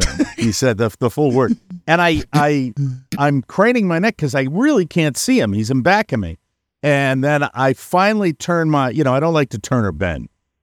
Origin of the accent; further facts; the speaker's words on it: New England, United States; I'm from New England.